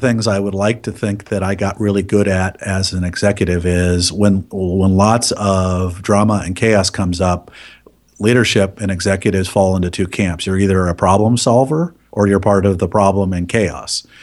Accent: Palo Alto, California, United States; I grew up right there in the Los Altos, Palo Alto area

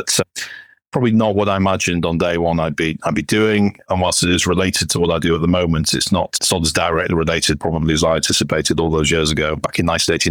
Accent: England, United Kingdom; So whilst I was born in England and have been raised in England, my father was Spanish, so mixed heritage in that respect. Grew up in England, went to university in Newcastle upon Tyne in the north of England 30 odd years ago.

